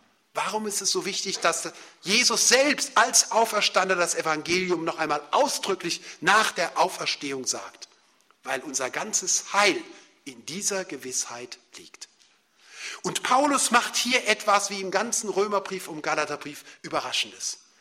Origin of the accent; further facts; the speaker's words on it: Cologne, North Rhine-Westphalia, Germany; born there; geboren bin ich ja in Köln